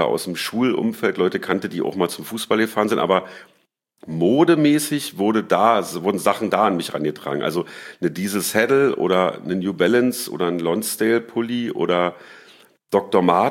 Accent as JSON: {"language": "German", "region": "Berlin", "country": "Germany", "tie": "born or raised there", "said": "Ich bin in Lichtenberg groß geworden, Tierparkclub und so. Und das war so um die Wendezeit rum"}